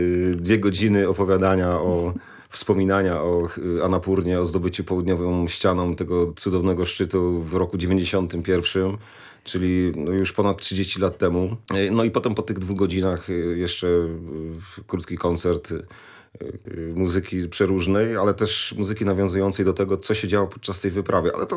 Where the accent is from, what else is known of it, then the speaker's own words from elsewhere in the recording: Poznań, Greater Poland Voivodeship, Poland; bo ja jestem z Poznania